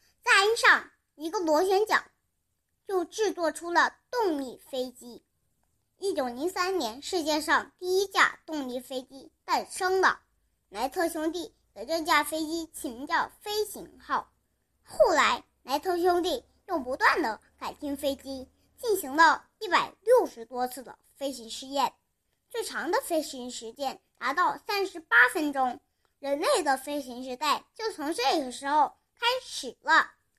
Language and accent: Chinese; Sanya, Hainan, China; 今年六岁了，我来自海南三亚。